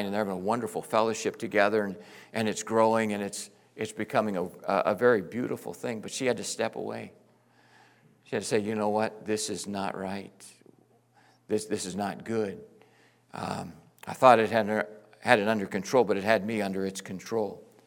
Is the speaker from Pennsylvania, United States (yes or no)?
yes; Pittsburgh, Pennsylvania, United States; Barb and I were both born and raised in Pittsburgh.